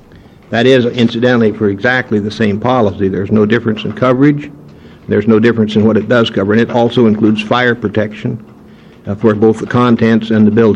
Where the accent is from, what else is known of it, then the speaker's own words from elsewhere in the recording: Scotland, United Kingdom; But being a Scotsman, I hate to take any chances